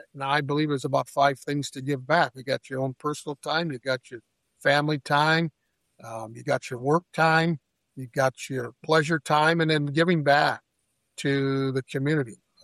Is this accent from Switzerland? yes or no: no; Winona, Minnesota, United States; I grew up in Winona, Minnesota, right on the river.